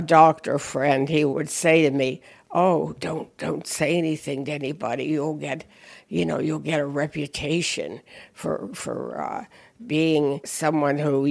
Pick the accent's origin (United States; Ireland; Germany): Ireland; And I said, "Well, I am Irish, and I am tough."